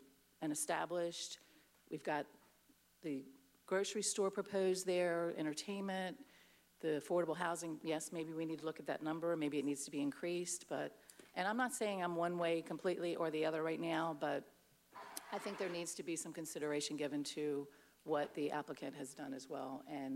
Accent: Selbyville, Delaware, United States; because I'm from Selbyville, and all of us natives were, wow, oh my gosh, what's getting ready to happen?

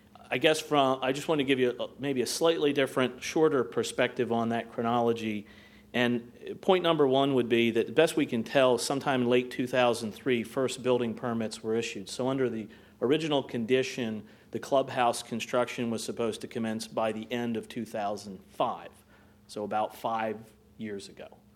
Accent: Delaware, United States; I'm from Newcastle County.

